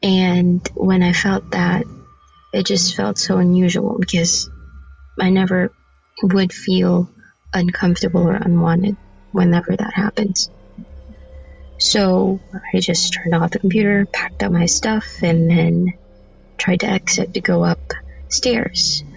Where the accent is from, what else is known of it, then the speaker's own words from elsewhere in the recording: Philippines; I'm from the Philippines